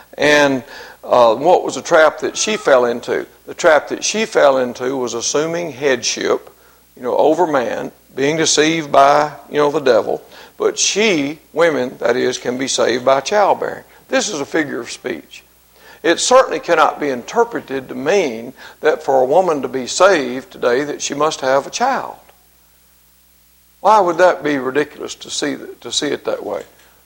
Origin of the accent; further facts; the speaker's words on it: Mississippi, United States; If I had it my way concerning music in the church, I'm from Mississippi. We'd be having some blues.